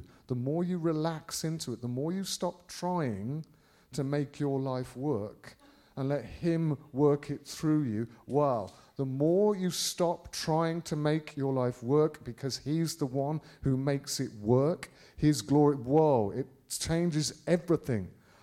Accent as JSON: {"language": "English", "town": "Birmingham", "region": "West Midlands", "country": "United Kingdom", "said": "I said, yeah, I'm from Birmingham."}